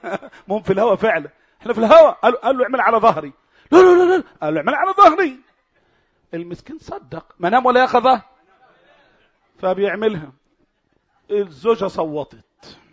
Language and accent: Arabic; Egypt; فالناس النصابة دي عندنا في مصر، يعني مثلا خليني في مصر